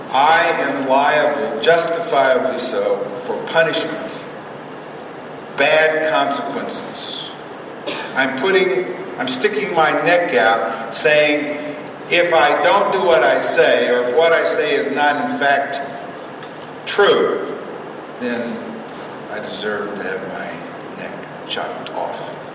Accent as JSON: {"language": "English", "region": "Texas", "country": "United States", "tie": "born or raised there", "said": "Now, when I grew up in Texas"}